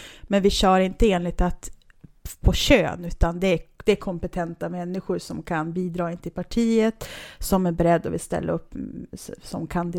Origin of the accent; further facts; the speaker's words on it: Skellefteå, Västerbotten County, Sweden; nu ska jag hem, nu ska jag till Skellefteå